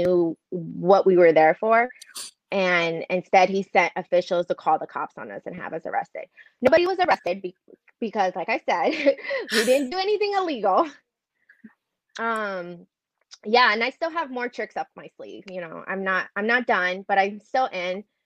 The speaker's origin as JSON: {"language": "English", "country": "Myanmar", "moved": "yes", "said": "me and my sister, we are political refugees. We came from Burma during civil unrest."}